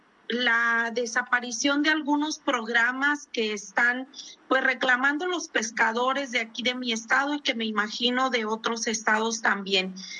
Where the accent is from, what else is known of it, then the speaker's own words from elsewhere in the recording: Baja California Sur, Mexico; Yo soy de Baja California Sur, pues el estado con mayor litoral en el país